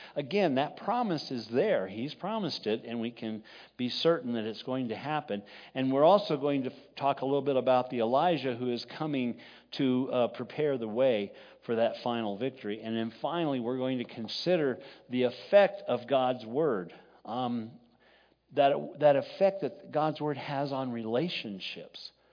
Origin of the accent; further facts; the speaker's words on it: Texas, United States; also born or lived in New Mexico; I grew up in Texas and southern New Mexico, and so remember the Alamo was a pretty big deal there